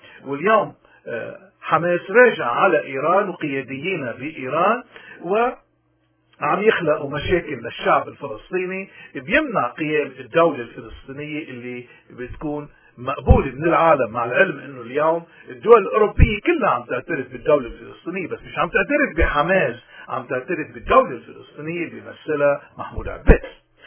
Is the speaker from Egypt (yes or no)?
no; Lebanon; لأنه ساعتها منكون عم نغرق كلبنانيين أحرار وسياديين ومن كل الطوائف